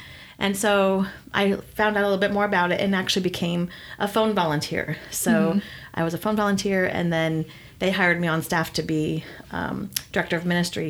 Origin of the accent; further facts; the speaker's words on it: Ohio, United States; Yeah, so I'm from Holmes County, Ohio, and it's central Ohio, a little bit south of Akron and kind of in a rural area. Mm-hmm. And I grew up there